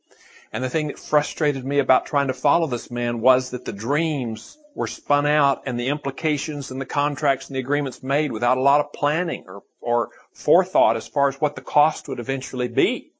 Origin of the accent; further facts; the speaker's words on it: Fort Worth, Texas, United States; when I was a kid growing up in Fort Worth, Texas